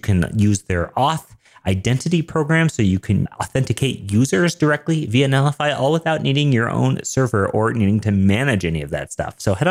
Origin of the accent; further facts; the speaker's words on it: Denver, Colorado, United States; I'm a developer from Denver, Colorado.